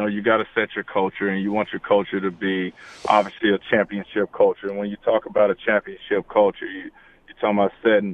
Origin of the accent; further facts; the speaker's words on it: Mississippi, United States; my family is from Mobile, Alabama. Obviously, I grew up in Mississippi